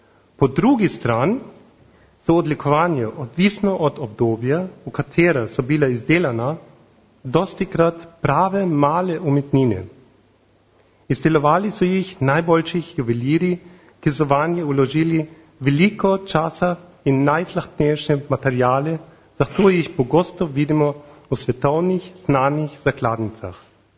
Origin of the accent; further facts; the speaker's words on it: Bavaria, Germany; Slovenian is a second language; ker večinoma veste, da sem Nemec, iz Bavarske sem, in da ne delam preveč napake, vzamem rajš listek.